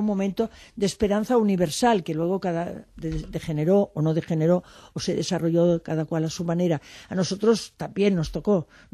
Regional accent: Barcelona, Catalonia, Spain; also born or lived in Syria; yo tengo una patria, además de mi patria chica, que es Barcelona, tengo una patria que es España, pero tengo una patria que es, por ejemplo, Siria, donde he vivido algunos meses

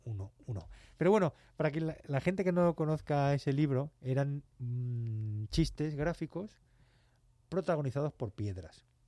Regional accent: Albacete, Castilla-La Mancha, Spain; Existencialista manchega. Sí, soy el Dostoyevsky de Albacete.

